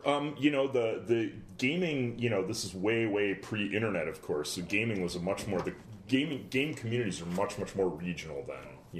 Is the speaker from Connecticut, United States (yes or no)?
no; Chicago, Illinois, United States; So I grew up in Chicago. FASA was headquartered in Chicago.